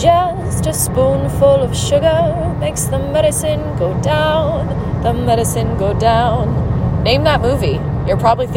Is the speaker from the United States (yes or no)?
yes; Pacific Northwest, United States; There's a famous country singer that I grew up learning about, even though I grew up in the Pacific Northwest